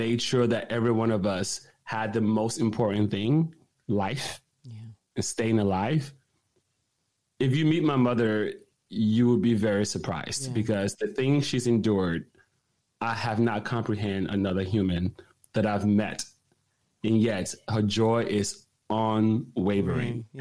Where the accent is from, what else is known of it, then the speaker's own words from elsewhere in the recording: Oklahoma City, Oklahoma, United States; but I grew up in Oklahoma City. When I came to the U.S., I went to an all-black high school